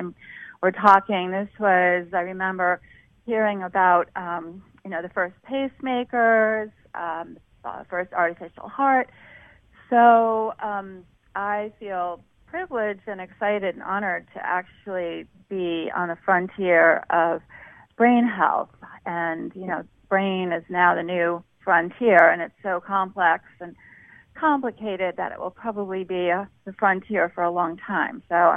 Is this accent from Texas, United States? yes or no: no; Connecticut, United States; So I grew up in Connecticut, basically, and my sport was sailing starting at age 9